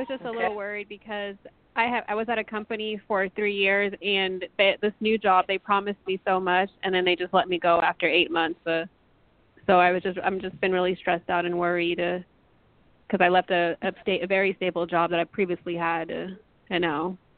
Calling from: Texas, United States; I'm calling from Texas.

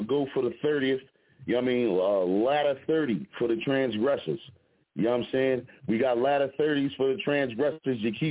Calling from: Philadelphia, Pennsylvania, United States

